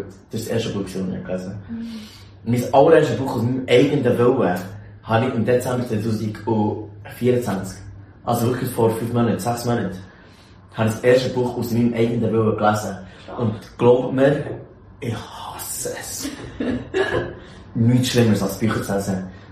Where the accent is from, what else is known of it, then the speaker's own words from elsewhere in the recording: Neuenegg, Bern, Switzerland; Also gut, ich bin in Neuenegg geboren